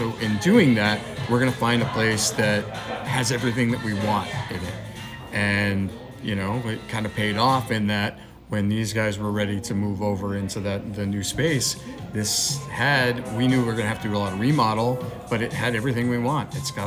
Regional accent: New York, United States; And I'm from New York originally, and there's this commonality of wine bars and enotecas and these places that were not found here.

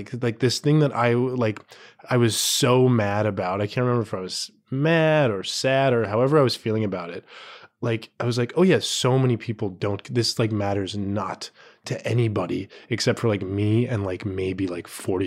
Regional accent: Tucson, Arizona, United States; I'm from Tucson, Arizona, and one of my best friends in the world is this guy, Chris, and he owns a hair salon in Tucson.

